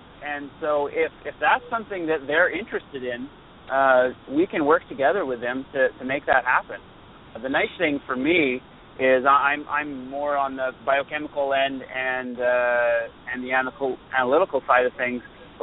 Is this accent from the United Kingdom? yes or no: no; British Columbia, Canada; now in United States; I'm actually from British Columbia, Canada, so we're quite familiar with cannabis up there.